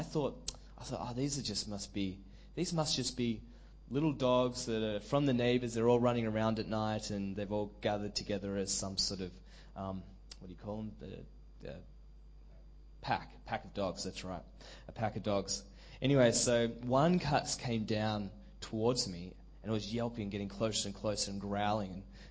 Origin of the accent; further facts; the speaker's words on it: Australia; I was like, oh, don't worry about that. I'm from Australia. I'll just go camp.